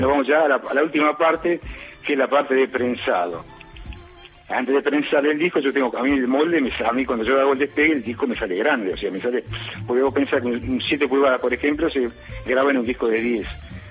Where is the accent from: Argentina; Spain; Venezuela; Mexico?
Argentina; yo me crié y me eduqué en Argentina. Soy educado y estudiado acá en Argentina.